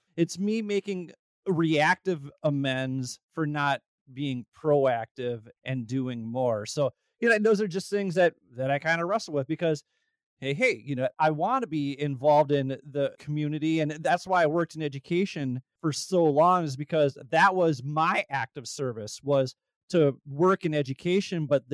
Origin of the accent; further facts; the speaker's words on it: Minnesota, United States; And what's even wilder is we're both from Minnesota.